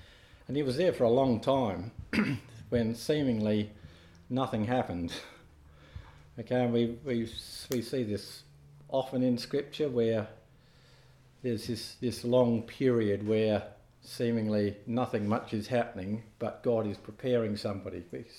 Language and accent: English; Alice Springs, Northern Territory, Australia; I'm visiting here from Alice Springs, and I've been here a few times now